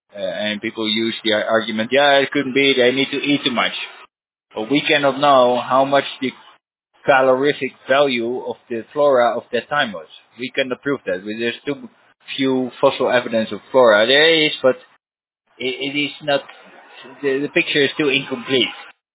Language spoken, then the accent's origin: English; Netherlands; English is a second language; But I come from the Netherlands. It's a country formed by all that.